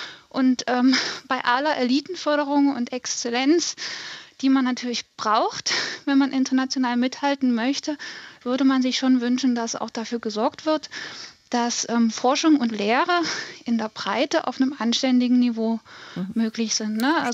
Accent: East Germany, Germany; Und ich komme aus Ostdeutschland und habe in Leipzig studiert, später in Saarbrücken an der Uni gearbeitet

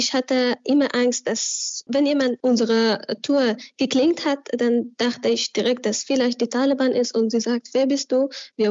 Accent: Afghanistan; German is a second language; die Menschen in meinem Heimatland zu unterstützen. Aber jetzt kann ich nichts machen, bin ich zu Hause und habe ich keine Freiheit.

